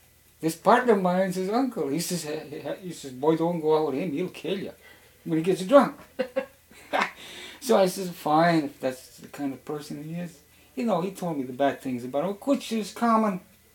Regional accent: New York, United States; See, I'm from New York, so mm-hmm.

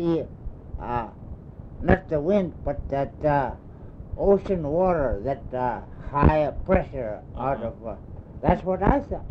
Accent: Point Lake, Alaska, United States; I'm Eskimo. I used to hunt for a long time in my hometown, Point Lake.

